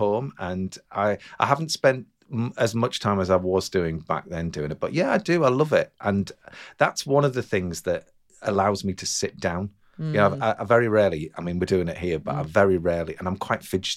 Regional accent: Durham, North East England, United Kingdom; and I'm from Durham.

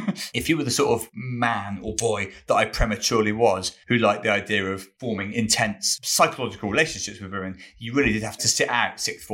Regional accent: Wales, United Kingdom; And suddenly I've done 4 or 5 years of stand-up as a Welsh.

